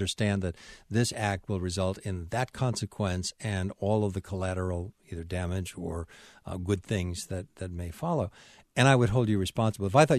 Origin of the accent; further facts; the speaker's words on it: North Carolina, United States; I'm an American. I'm a North Carolinian.